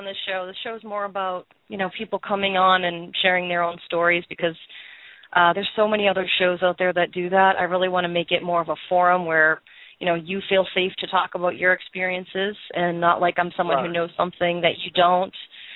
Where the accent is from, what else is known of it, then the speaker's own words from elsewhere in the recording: Boston, Massachusetts, United States; You know, we're from Boston. We're like that. We're a little direct.